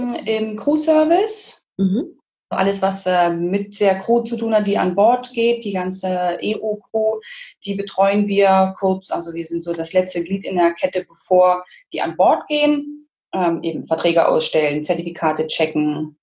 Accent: Germany; now in Rostock, Germany; Ich bin 35, ich wohne in Rostock, komme ursprünglich aber zwischen Berlin und Dresden auf einer Kleinstadt. Und in Rostock wohne ich jetzt, glaube ich, seit 3 Jahren, 4 Jahren? 4 Jahren, genau.

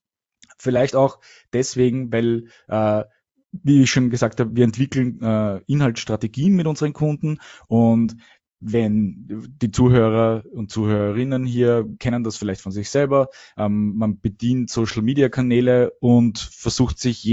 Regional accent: Vienna, Austria; bin seit geboren, wie man vielleicht hört, und aufgewachsen in Wien, lebe in Wien und Salzburg

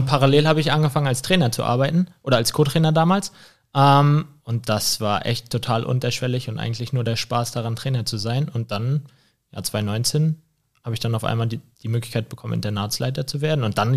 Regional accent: Rostock, Mecklenburg-Vorpommern, Germany; Ja, gebürtig in Rostock, immer in Rostock gewesen, nirgendwo anders. Also Heimscheißer, könnte man sagen.

